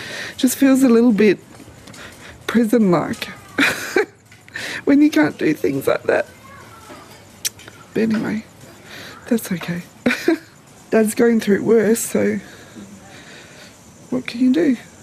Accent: Melbourne, Victoria, Australia; I'm from Melbourne

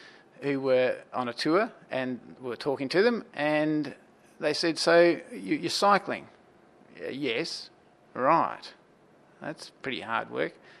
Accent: Victoria, Australia; And we'd say, well, just near Melbourne.

